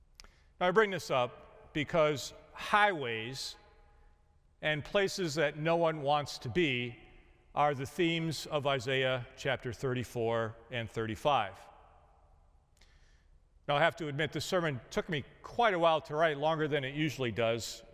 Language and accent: English; Chicago, Illinois, United States; I'm from Chicago, from the city, not from the suburbs, not from Wisconsin or places like that.